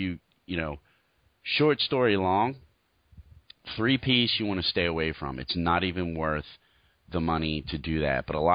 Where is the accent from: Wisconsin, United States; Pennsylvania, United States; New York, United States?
Pennsylvania, United States; I grew up in the Pennsylvania area where there's a lot of deer and stuff.